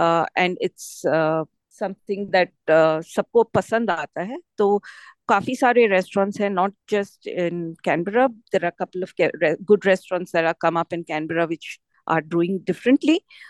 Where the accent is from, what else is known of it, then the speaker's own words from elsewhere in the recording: South India, India; मैं साउथ से हूँ, you know got a lot of fond memories of south Indian food